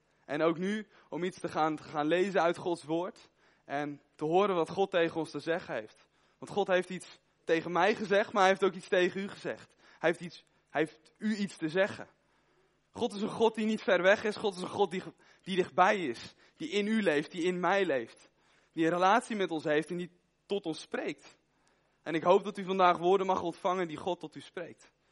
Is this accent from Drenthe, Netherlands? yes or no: no; Veenendaal, Utrecht, Netherlands; Ik kom uit Veenendaal, ik zit in de kerk Mozaïek 0318